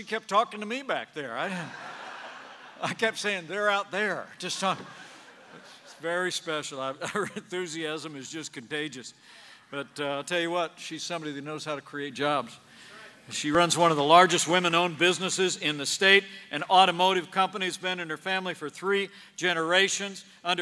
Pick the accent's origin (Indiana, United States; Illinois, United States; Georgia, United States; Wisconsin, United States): Indiana, United States; In fact, Michigan, just like my home state of Indiana, has been struggling with this crisis of opiate abuse and addiction.